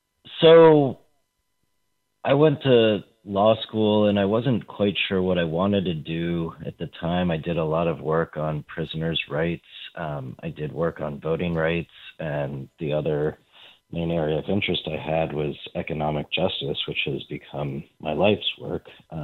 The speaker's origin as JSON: {"language": "English", "town": "Atlanta", "region": "Georgia", "country": "United States", "tie": "born or raised there", "said": "I grew up in the South in Atlanta, Georgia, and wasn't so familiar with labor back then as a kid."}